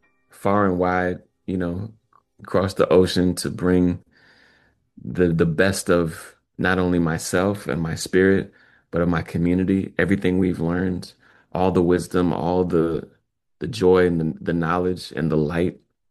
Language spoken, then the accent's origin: English; Minneapolis, Minnesota, United States; you know, I'm from Minneapolis. Like my first concert was three blocks from where George Floyd was murdered, like three blocks. This is my hometown. This is my neighborhood.